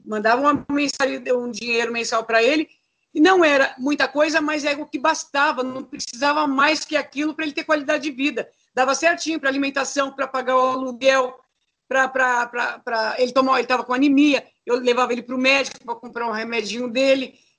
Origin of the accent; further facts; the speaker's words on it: São Paulo, Brazil; eu sou de São Paulo